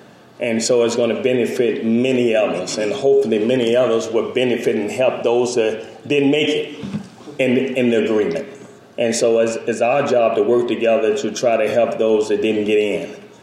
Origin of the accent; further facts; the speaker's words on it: Richmond, Virginia, United States; I grew up in the Richmond area, and I remember at early age growing up in Richmond, Coliseum was the center of attention. I'm 47 years old now, and we still see the Coliseum.